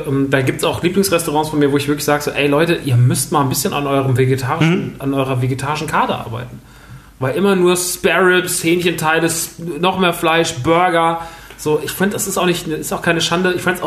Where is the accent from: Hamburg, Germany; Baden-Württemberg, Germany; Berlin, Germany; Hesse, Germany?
Hesse, Germany; Rodgau; gerade wie gesagt, auf dem Dorf. Wir sind groß geworden, also ich bin groß geworden im Rottgau.